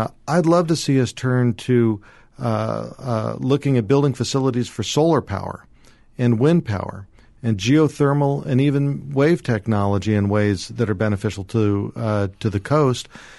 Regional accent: Oregon, United States; I grew up in Northwest Oregon. My wife grew up in Northwest Oregon. We raised our family in Washington County.

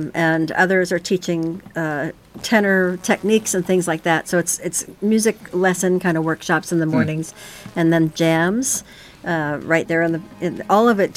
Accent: Seattle, Washington, United States; I'm here from Seattle, Washington. We're all from all over the country, basically.

